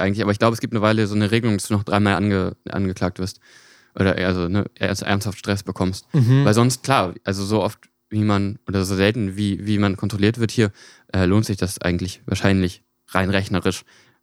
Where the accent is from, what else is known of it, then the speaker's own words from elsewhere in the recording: Echem, Lower Saxony, Germany; wenn man zu meinem Heimatdorf gefahren ist, früher von Lüneburg aus, dann konnte man eigentlich sicher sein, dass man brauchte keine Fahrkarte. Weil Echem hat keine eigene Polizei.